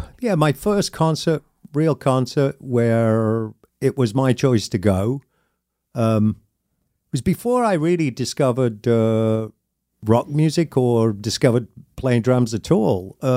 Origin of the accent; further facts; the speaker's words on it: Sheffield, Yorkshire and the Humber, United Kingdom; my hometown or close to my hometown of Sheffield